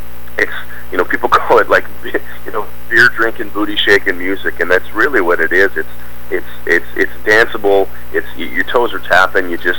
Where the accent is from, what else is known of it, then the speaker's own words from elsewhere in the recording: Pacific Northwest, United States; we grew up here in the Northwest known for, you know, grunge bands